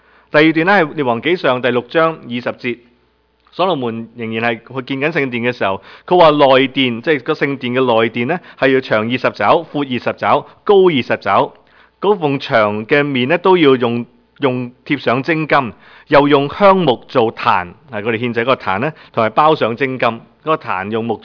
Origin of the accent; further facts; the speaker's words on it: China; 我们中国人有什么节日？新年，有端午节，跟着有中秋节